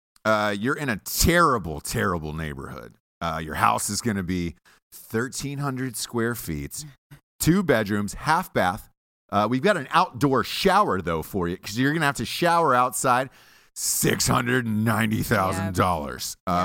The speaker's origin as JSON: {"language": "English", "town": "Atlanta", "region": "Georgia", "country": "United States", "said": "Because I'm from Atlanta."}